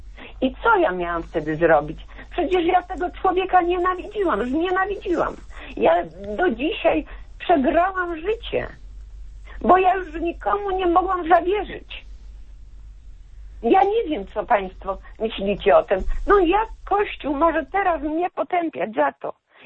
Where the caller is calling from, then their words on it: Subcarpathian Voivodeship, Poland; z Podkarpacia.